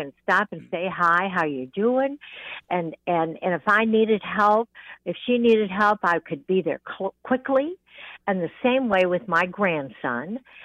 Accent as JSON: {"language": "English", "region": "California", "country": "United States", "tie": "born there", "said": "I sent it because I was born in California."}